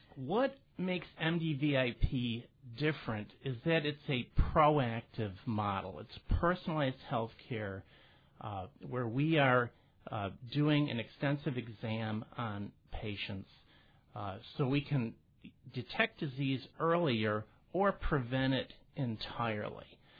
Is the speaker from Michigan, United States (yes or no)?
no; Rochester, New York, United States; born there; Right. Well, I was born in Rochester